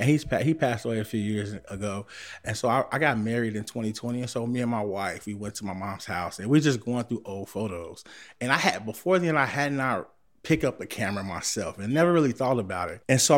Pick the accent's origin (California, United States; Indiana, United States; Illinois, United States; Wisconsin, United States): Illinois, United States; Chicago; I grew up in Humboldt Park. I went to Clemente, but now people will say Humboldt Park is a part of the west side.